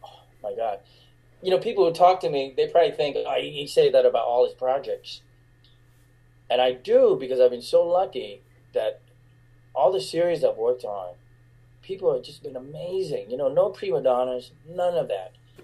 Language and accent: English; California, United States; but it's not the same California that I grew up with.